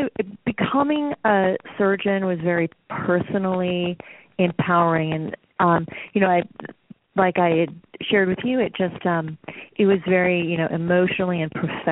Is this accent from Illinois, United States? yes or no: no; Salt Lake City, Utah, United States; now in Las Vegas, United States; No, actually, I grew up in Salt Lake City, Utah.